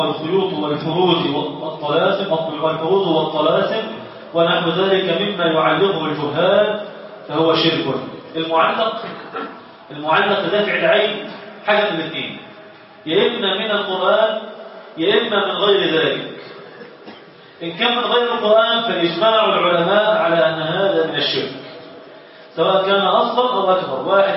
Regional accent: Egypt; في البلد عندنا في مصر

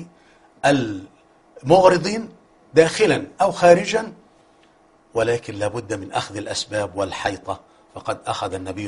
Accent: Egypt; إحنا عارفين إن بلدنا مصر دي مستهدفة.

